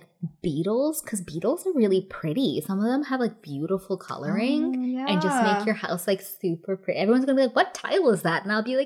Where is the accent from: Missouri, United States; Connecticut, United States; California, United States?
California, United States; I feel like growing up in California and then also just going and visiting tropical places a lot, I have dealt with ants a lot.